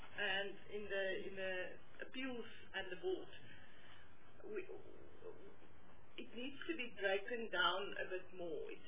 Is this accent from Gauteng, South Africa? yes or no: no; Eastern Cape, South Africa; I live on the border of the Free State, the Eastern Cape and the Northern Cape.